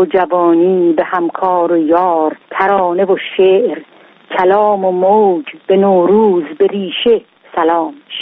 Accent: Khoy, West Azerbaijan, Iran; born there; در خوی دبیر زبان انگلیسی بودم. من در 8 آذر ماه 1319 در خوی به دنیا آمدم.

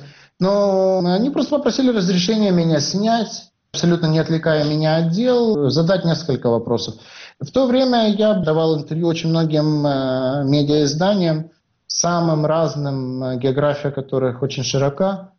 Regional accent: Russia; born there; first language Russian; русский язык — это мой родной язык, русская литература — это моя любимая литература. Хотя я говорю на других языках

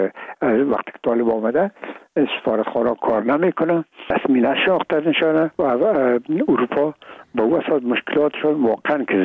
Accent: Afghanistan; میگم ما افغان هستیم،

